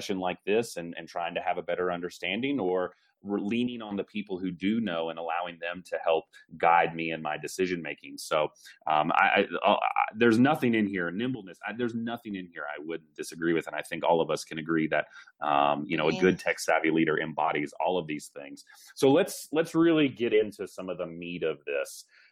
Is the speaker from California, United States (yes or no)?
no; Winston-Salem, North Carolina, United States; Hey, I'm from Winston-Salem.